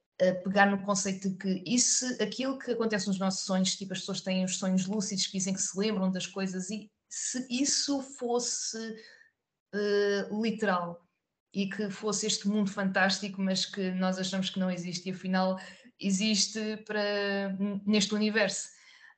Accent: Portugal; Estamos em Portugal, somos portugueses.

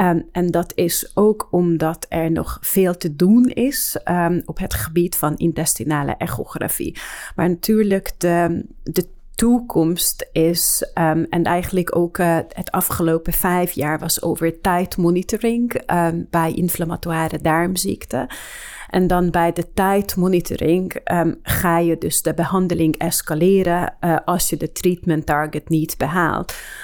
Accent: Hungary; now in Netherlands; ik werk in het Amsterdam UMC sinds 2017. Ik kom oorspronkelijk uit Hongarije.

